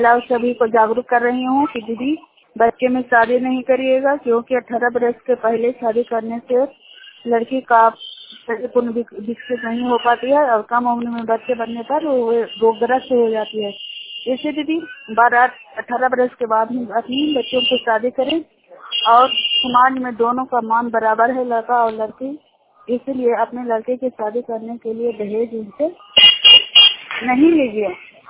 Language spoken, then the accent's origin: Hindi; Bihar, India; मैं गिनियार काम के रहने वाली हूँ, ईसा प्रखंड का और नालंदा जिला का निवासी हूँ।